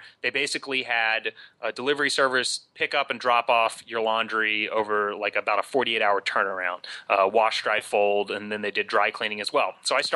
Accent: Huntington, West Virginia, United States; I grew up in Huntington, West Virginia.

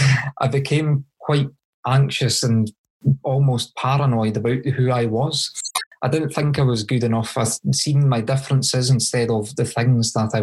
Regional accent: Scotland, United Kingdom; the hospital in my hometown couldn't deal with it. It was too severe. So they put me in an ambulance and took me to Glasgow, which is also in Scotland.

